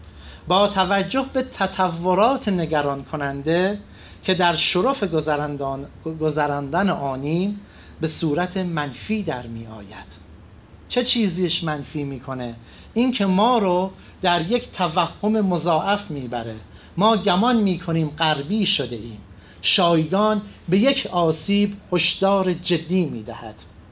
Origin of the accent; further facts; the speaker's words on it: Iran; ما ایرانی هستیم، در این حال ایرانی نیستیم. ما در زبان و شاعرانگی هنوز ایرانی هستیم